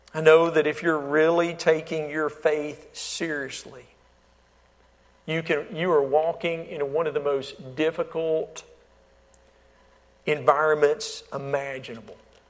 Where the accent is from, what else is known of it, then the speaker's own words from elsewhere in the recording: Alabama, United States; now in Florida, United States; I was actually born and raised in Alabama, but now I'm living in Florida.